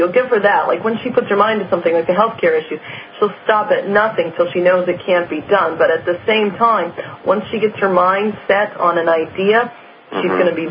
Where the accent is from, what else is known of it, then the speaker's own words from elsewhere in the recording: Canada; I'm from Canada. It's not even so great up there. You have to wait like a year sometimes for an operation.